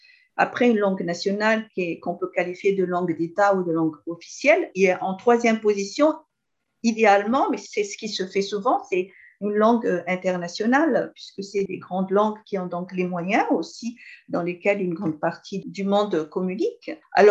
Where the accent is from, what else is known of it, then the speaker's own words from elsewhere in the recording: Madagascar; moi je suis malgache, donc quand je sors de Madagascar, j'ai besoin d'une autre langue.